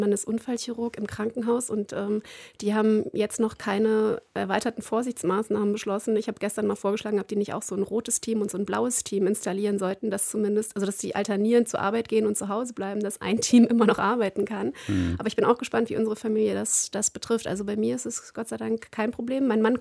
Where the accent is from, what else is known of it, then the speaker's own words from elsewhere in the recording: Germany; Und ich glaube, vielleicht sind wir als Deutsche jetzt einfach nur auch ein Stück weit noch dahinter, hinter der Kurve und ziehen weitestgehend nach.